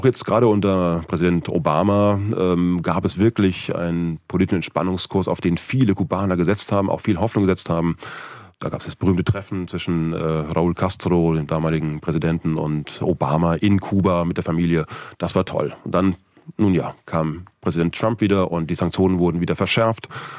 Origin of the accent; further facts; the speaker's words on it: Schmallenberg, North Rhine-Westphalia, Germany; born there; In Schmallenberg, in Sauerland.